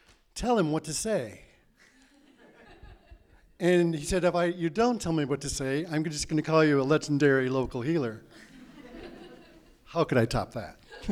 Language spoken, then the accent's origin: English; Iowa, United States; growing up in Iowa, growing up in a small town.